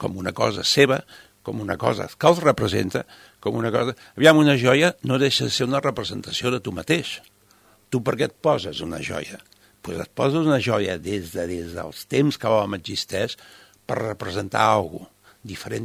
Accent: Formentera, Balearic Islands, Spain; Som de Formentera, fem joies per Formentera

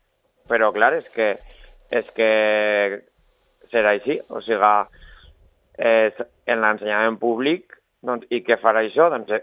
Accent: Onda, Valencian Community, Spain; te vaig a posar l'exemple del meu poble, d'Onda

